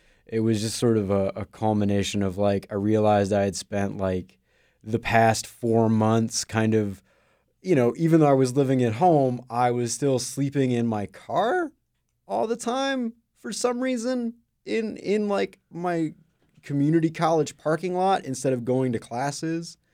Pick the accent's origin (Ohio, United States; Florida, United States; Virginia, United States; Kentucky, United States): Ohio, United States; so I'm from Ohio.